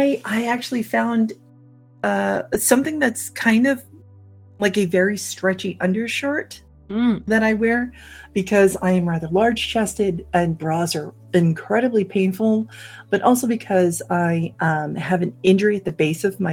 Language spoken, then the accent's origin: English; New York, United States; because I come from New York and off Long Island, and we used to go surfing and swimming and everything.